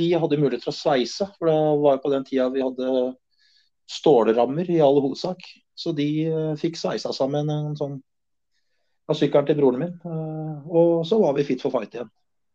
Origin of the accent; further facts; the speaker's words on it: Oslo, Norway; Jeg er oppvokst i Oslo